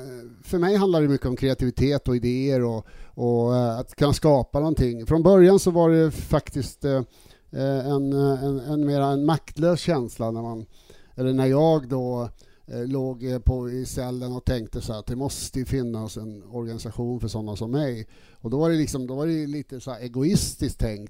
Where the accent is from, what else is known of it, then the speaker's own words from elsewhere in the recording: Skåne, Sweden; now in Stockholm, Sweden; jag var skåning. Mm. Kom till Stockholm liksom och blev retad och så.